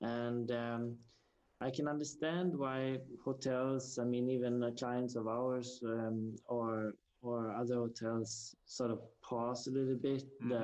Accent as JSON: {"language": "English", "country": "Sweden", "said": "And we have clients in Sweden, and which is my home country."}